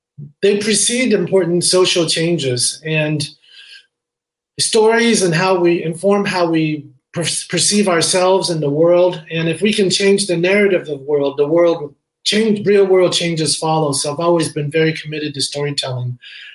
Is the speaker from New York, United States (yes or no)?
no; Hollywood, California, United States; Even though I grew up in Hollywood and I lived the life of the average American kid